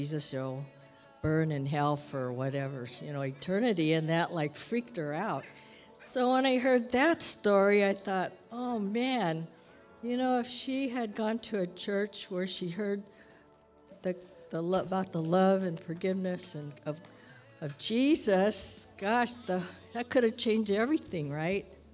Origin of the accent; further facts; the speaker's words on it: Long Beach, California, United States; So I think because of that, okay, so where I grew up in Long Beach, and across the street from our house was a Baptist church.